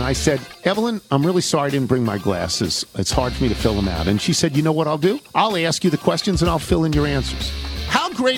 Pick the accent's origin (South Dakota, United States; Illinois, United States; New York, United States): New York, United States; as they said where I grew up on the Yonkers Bronx line.